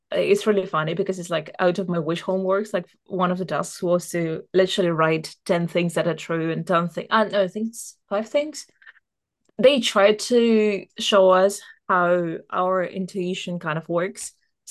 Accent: Russia; English is a second language; like I come from Russia, whatever.

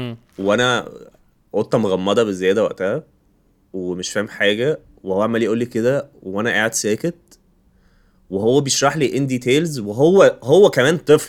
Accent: Alexandria, Alexandria Governorate, Egypt; انا كانت في السيوف دي منطقة عندنا في اسكندرية.

